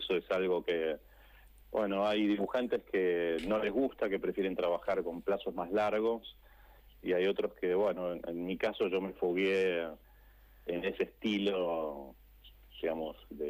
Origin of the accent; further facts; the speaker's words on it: Buenos Aires, Argentina; now in Mercedes, Argentina; yo soy de Capital